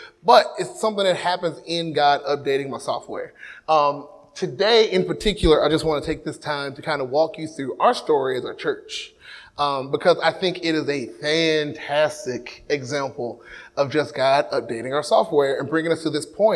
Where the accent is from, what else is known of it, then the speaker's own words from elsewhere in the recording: Dallas, Texas, United States; I grew up in Dallas. I'm a pastor's kid.